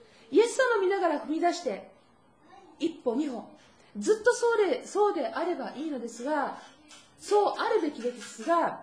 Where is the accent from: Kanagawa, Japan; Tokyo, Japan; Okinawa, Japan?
Kanagawa, Japan; 私は神奈川県で生まれ育ちました。